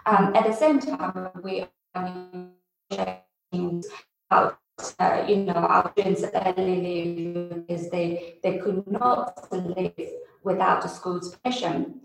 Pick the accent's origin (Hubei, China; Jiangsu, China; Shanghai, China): Hubei, China; Wuhan; But as I said, I'm from Wuhan and I heard all the news and also hold all the important information about how this disease could spread very quickly